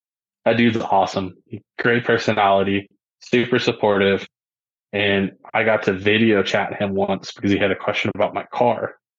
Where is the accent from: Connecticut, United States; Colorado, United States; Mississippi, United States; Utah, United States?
Colorado, United States; So I am a 25-year-old, just that I grew up in Colorado.